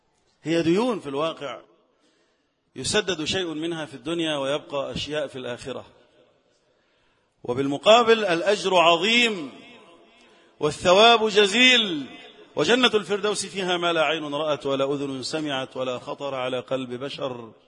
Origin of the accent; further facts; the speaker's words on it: Egypt; اللهم احفظ بلدنا مصر وسائر بلاد المسلمين من كل مكروه وسوء